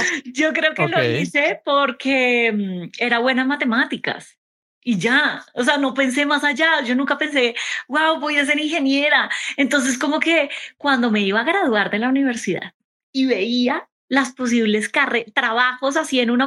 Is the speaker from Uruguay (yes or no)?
no; Bogotá, Colombia; Sí, de Bogotá, Colombia. No es el acento típico que uno espera de Colombia, pero...